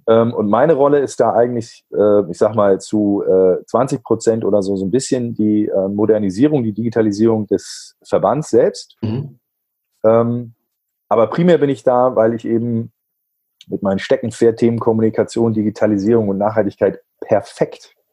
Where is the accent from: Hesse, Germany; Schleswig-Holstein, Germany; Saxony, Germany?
Schleswig-Holstein, Germany; Flensburg; also ich komme aus Flensburg